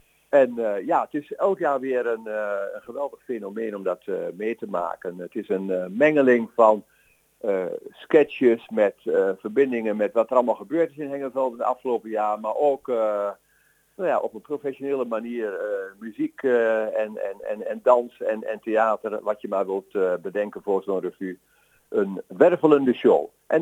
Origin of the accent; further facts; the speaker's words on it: Haaksbergen, Overijssel, Netherlands; En ik kom zelf uit Haaksbergen